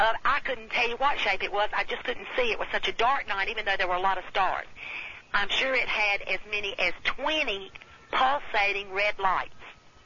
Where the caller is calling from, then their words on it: Plymouth, North Carolina, United States; I'm calling from Plymouth, North Carolina.